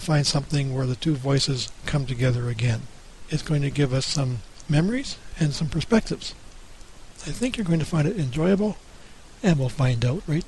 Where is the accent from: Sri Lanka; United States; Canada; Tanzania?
Canada; Now, I'm a Canadian.